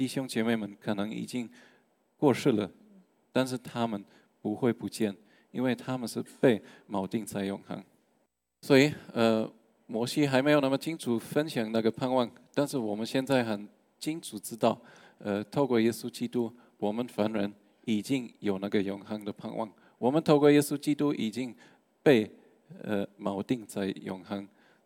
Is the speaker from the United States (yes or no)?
no; Germany; Chinese is a second language; 那接下来我们知道我是德国人